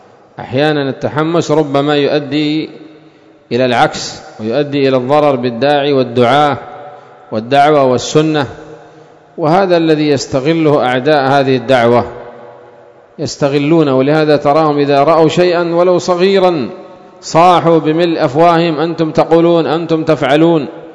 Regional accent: Aden, Yemen; عندنا في عدن فرقة يتزعمون مسألة تغيير المنكر

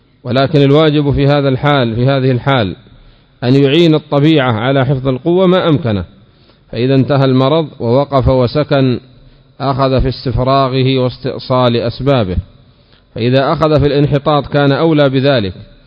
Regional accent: Yemen; وهذا عندنا في اليمن قليل ضعيف

